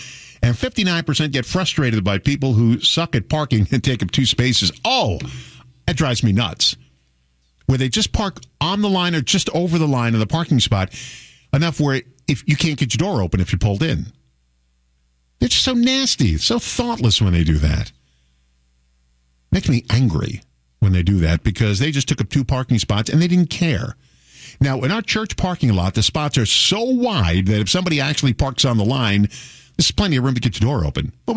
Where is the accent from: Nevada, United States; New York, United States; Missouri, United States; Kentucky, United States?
New York, United States; I grew up in the New York area.